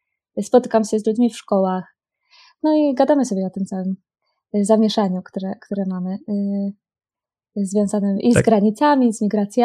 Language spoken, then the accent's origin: Polish; Kraków, Lesser Poland, Poland; Ja jestem z Krakowa, więc to jest najczęściej w porcie lotniczym na Balicach.